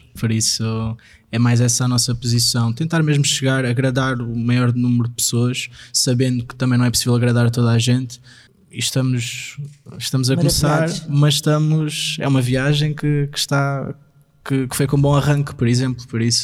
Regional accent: Viseu, Portugal; eu vim de Viseu

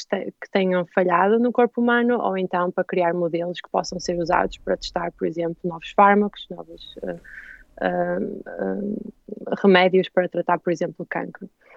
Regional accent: Póvoa de Varzim, Norte, Portugal; moved away as an adult; now in Germany; Eu pensava, eu sou da Póvoa de Varzim, não fica muito longe de Braga, uhum. E pensava sinceramente que iria sempre viver lá.

